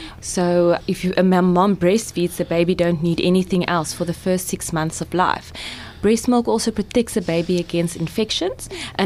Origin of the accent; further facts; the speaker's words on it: Cape Town, Western Cape, South Africa; Before that, I worked in Upington, a small town up in the Northern Cape. But I grew up in Cape Town, so that's why I'm back.